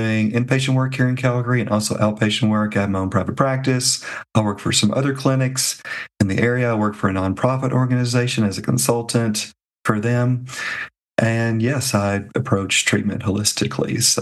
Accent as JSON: {"language": "English", "region": "Tennessee", "country": "United States", "moved": "yes", "lives_now": "Canada", "said": "I'm originally from the States as well, Adam, not Florida, but Tennessee."}